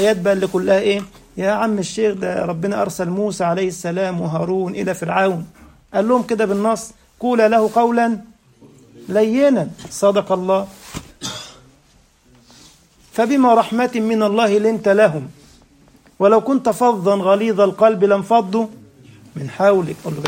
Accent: Egypt; كنت أعمل معلما منذ زمن بعيد في بعض المدارس في مصر،

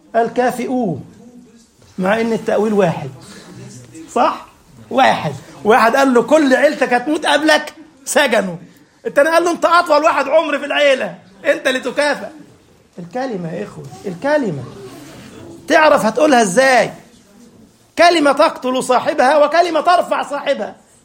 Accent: Egypt; فإحنا عندنا في مصر يقول لك اللفظ سعد

